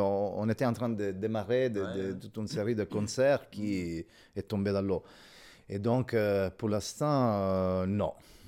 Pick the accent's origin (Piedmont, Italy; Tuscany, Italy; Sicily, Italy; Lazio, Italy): Sicily, Italy; Moi aussi, parce que je viens de Sicile, donc j'ai des collaborations là-bas.